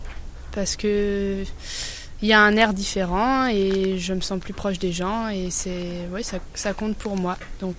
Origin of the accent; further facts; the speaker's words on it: Grand Est, France; Non, moi je suis originaire des Vosges. J'ai grandi ici